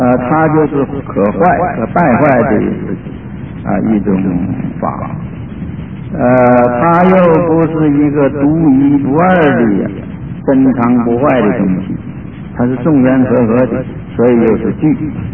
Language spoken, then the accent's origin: Chinese; China; 那么这样的执着啊，在我们中国人来说啊，好像不太明白这个意思。